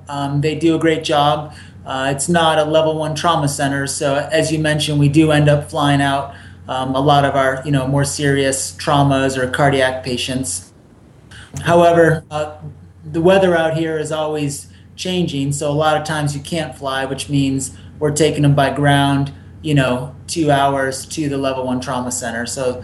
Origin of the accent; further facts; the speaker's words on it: New Hampshire, United States; also born or lived in Seattle; I was raised in New Hampshire and went to college in Seattle.